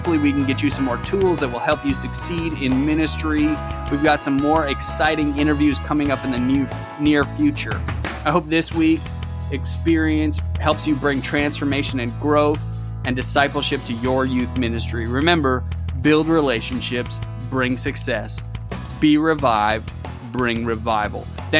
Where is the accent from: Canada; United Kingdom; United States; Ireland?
Canada; Western Canada; I'm a Caucasian guy. I grew up in Western Canada. Race is not something that's been dominant for me. And so me moving to the South